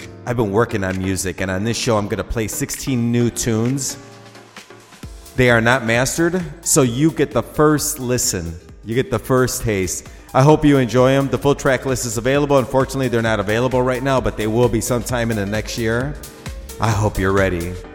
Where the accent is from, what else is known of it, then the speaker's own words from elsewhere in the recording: Chicago, Illinois, United States; Yes, I am from Chicago.